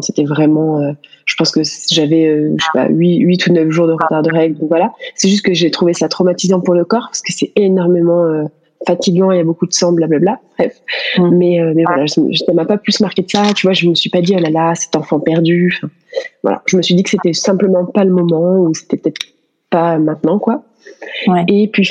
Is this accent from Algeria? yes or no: no; France; moved away as an adult; Oui, on est français tous les deux.